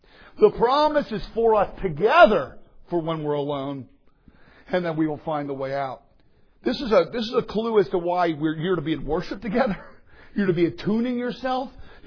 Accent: Philadelphia, Pennsylvania, United States; also born or lived in Atlanta; Now, I'm from Philadelphia. And I lived in Atlanta for 15 years.

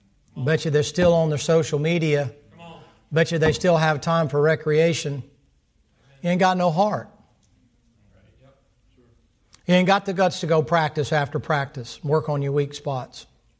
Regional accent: the South, United States; I was raised in the South. That's how they said it.

